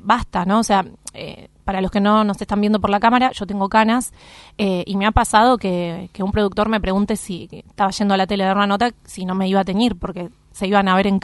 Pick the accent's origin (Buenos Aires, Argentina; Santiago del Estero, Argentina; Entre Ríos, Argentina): Buenos Aires, Argentina; mi barrio natal es Versalles, a 6 cuadras de la cancha de Vélez.